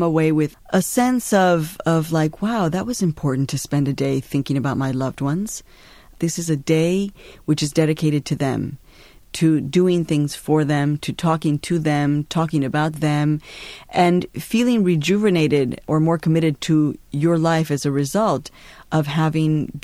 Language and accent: English; Chicago, Illinois, United States; now in New York, United States; And I had been growing up in Chicago, so there never really was a place for me to go.